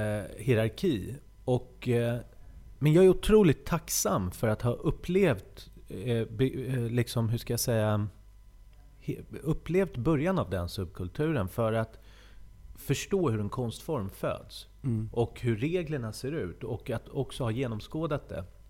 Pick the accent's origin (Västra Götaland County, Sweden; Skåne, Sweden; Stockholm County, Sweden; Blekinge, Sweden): Stockholm County, Sweden; som vi var från Västerort